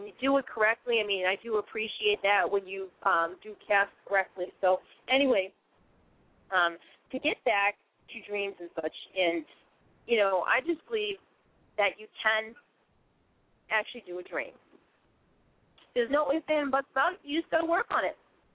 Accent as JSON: {"language": "English", "country": "United States", "said": "And to work with him, you know, as an American"}